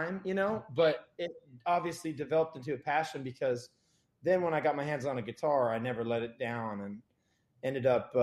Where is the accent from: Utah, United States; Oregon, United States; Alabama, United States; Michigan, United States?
Utah, United States; also born or lived in Orange County, California; growing up in Utah and even like Southern California, Orange County